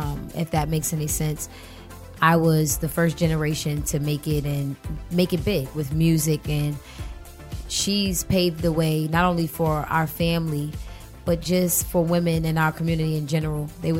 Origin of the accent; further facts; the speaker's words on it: Harlem, New York, United States; also born or lived in Brooklyn; I was born in Brooklyn. And when I was about, I want to say 4 or 5 years old, my mother was in a shelter. And we eventually got placed in Harlem.